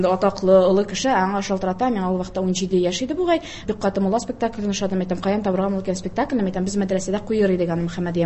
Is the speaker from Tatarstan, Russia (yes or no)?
yes; Kazan, Tatarstan, Russia; Казанда туып үстем, Госмания мәдрәсәсендә укыдым. 1-нче класстан 9-нчы класска кадәр Нарсы Мөхәммәдия мәдрәсәсен бетердем.